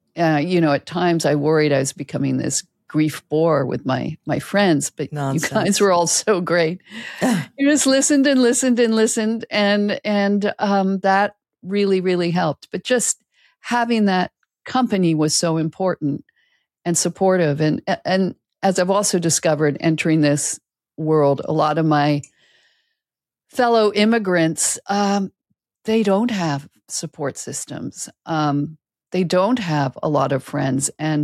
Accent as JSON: {"language": "English", "country": "Canada", "said": "we're both from Canada"}